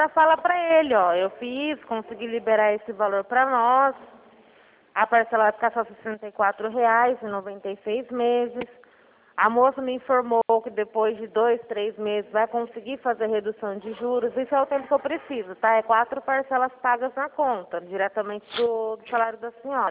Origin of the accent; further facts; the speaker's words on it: Penápolis, São Paulo, Brazil; now in Araçatuba, Brazil; eu era de Penápolis, era mais perto da senhora aí. Agora eu tô morando aqui em Araçatuba.